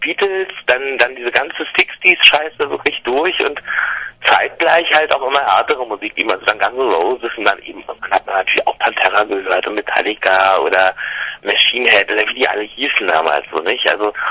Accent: Berlin, Germany; Ich komme aus Berlin, ist ja klar, da kriegt man ….

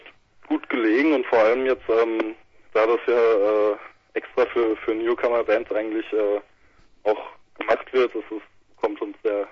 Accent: Büdingen, Hesse, Germany; Aus dem Umkreis Büding und Wächtersbach.

